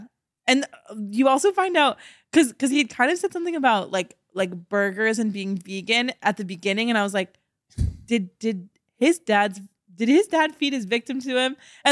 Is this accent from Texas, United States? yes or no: no; Mission Viejo, California, United States; Well, I am from Mission Viejo. And that is in Orange County.